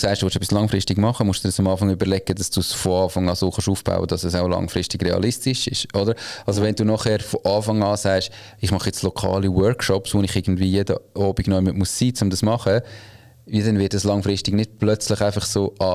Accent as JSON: {"language": "German", "country": "Switzerland", "said": "Es ist jetzt auch gerade als Schweizer utopisch, das Gefühl zu haben, ich kann etwas anbieten."}